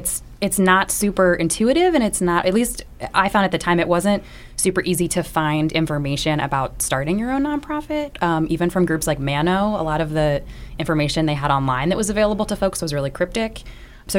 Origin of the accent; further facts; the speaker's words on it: Cockeysville, Maryland, United States; Just north of here, Cockeysville, Maryland.